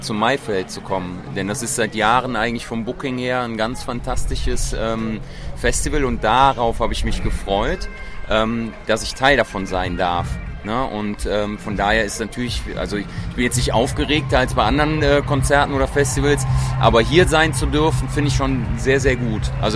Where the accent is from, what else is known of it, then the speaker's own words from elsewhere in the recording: Düsseldorf, North Rhine-Westphalia, Germany; Und als Düsseldorfer kann ich sagen, auf jeden Fall Hamburg